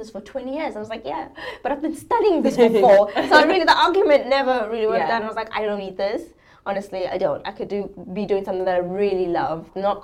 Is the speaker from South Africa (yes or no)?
yes; South Africa; moved away as an adult; So I'm born and raised in South Africa until I was 20, and then I left home.